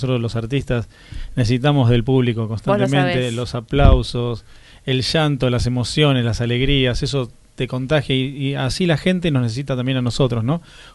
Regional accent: Argentina; el tango es parte de nosotros, parte de nuestro ADN, ¿no? Como argentinos.

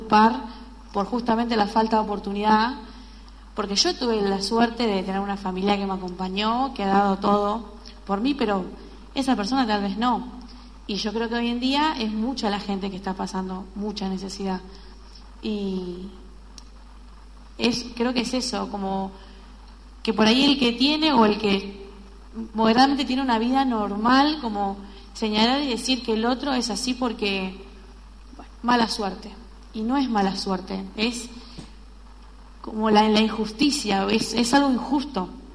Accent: Argentina; Soy argentino y amo mi país y todo lo que lleva

